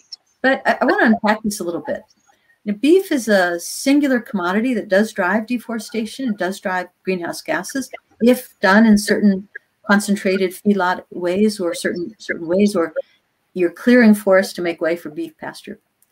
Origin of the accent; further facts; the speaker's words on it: United States; Oh, I'm actually American.